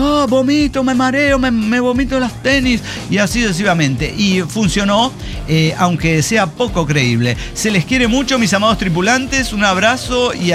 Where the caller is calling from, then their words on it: Córdoba, Veracruz, Mexico; Sí, entonces, bueno, voy a andar por aquí, por Córdoba, Veracruz.